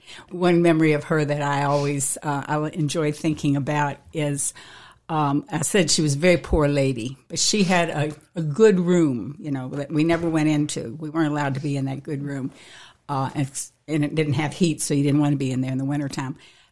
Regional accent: Mount Jackson, Virginia, United States; Well, I am originally from Mount Jackson, Virginia, and I'm currently living there again. I grew up in the country. I'm a country girl. I always say I'm just a poor girl from the mountains.

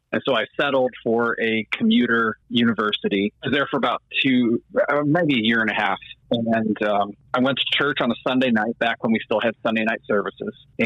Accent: Michigan, United States; I grew up in Michigan and right above Detroit. If I could show you my hand, I would point to it because that's what we do in Michigan. I lived there for 24 years.

